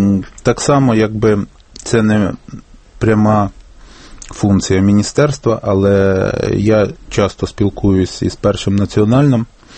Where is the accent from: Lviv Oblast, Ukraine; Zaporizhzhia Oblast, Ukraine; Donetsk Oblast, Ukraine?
Lviv Oblast, Ukraine; Я сам родом з Львівської області